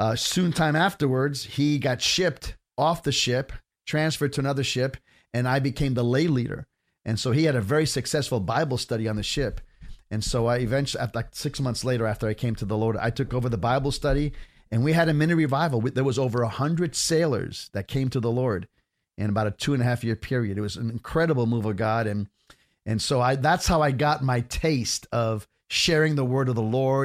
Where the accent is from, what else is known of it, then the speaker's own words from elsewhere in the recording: New Jersey, United States; born there; Well, okay, so I was born in New Jersey, 1961, so that's 60 years ago.